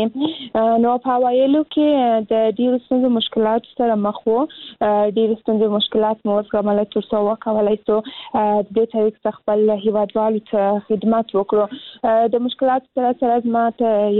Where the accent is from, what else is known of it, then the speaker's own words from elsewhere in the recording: Kandahar, Afghanistan; موږ هم د کندهار ولایت څخه یم